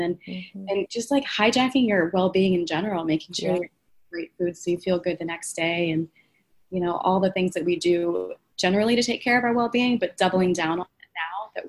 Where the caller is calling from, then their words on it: Washington, District of Columbia, United States; I'm reporting live from Washington, D.C.